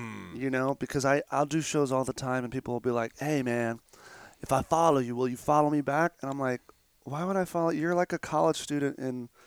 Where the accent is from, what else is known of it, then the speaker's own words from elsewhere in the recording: Mahwah, New Jersey, United States; Bergen County, Mahwah, New Jersey.